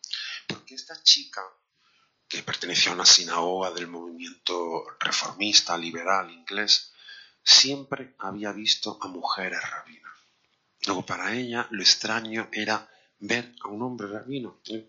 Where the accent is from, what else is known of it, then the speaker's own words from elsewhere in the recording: Cádiz, Andalusia, Spain; also born or lived in Córdoba; Yo soy andaluz, soy cordobés, aunque me crié en Cádiz, y yo no nací en una familia judía de estas puras, ¿no?, de generación en generación.